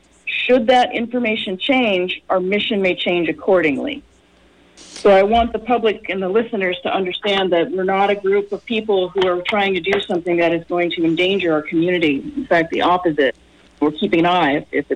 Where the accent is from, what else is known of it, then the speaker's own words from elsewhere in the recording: Santa Cruz, California, United States; born and raised in Santa Cruz and longtime activist.